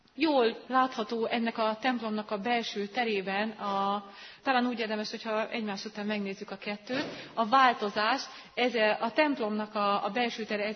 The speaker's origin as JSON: {"language": "Hungarian", "town": "Miskolc", "region": "Borsod-Abaúj-Zemplén", "country": "Hungary", "said": "itt Miskolcon, ahol most vagyunk, noha egyébként jellemző volt ez, bocsánat, én is miskolci vagyok"}